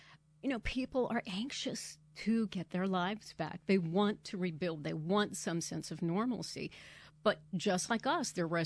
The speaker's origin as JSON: {"language": "English", "town": "Bay St. Louis", "region": "Mississippi", "country": "United States", "tie": "born or raised there", "said": "oh, my God, that looks like Bay St. Louis, Mississippi, my hometown. And then I shared how people in my hometown worked together after the storm."}